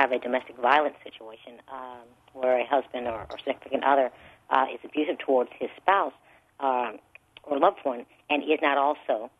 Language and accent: English; East St. Louis, Illinois, United States; They certainly did in my lifetime growing up in East St. Louis.